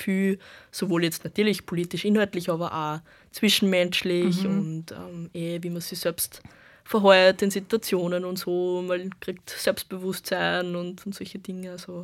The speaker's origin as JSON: {"language": "German", "town": "Freistadt", "region": "Upper Austria", "country": "Austria", "said": "der Sozialistischen Jugend Freistadt, also wo ich herkomme."}